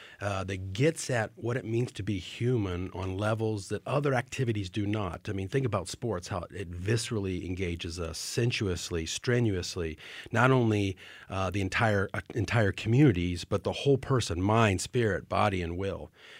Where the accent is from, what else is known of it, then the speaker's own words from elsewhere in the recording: Indiana, United States; now in Texas, United States; Yeah, so I grew up in Indiana, so early on, basketball was my game.